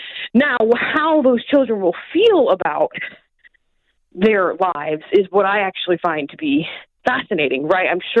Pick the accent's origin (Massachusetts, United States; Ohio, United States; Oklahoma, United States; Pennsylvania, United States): Oklahoma, United States; Oklahoma that's my home state, Oklahoma. That's where I'm from originally.